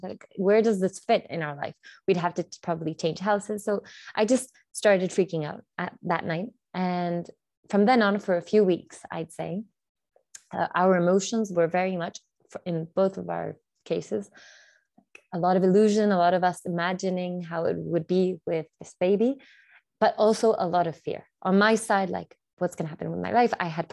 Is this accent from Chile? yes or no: yes; Chile; I'm from Chile, so South America, and I'm 32 years old.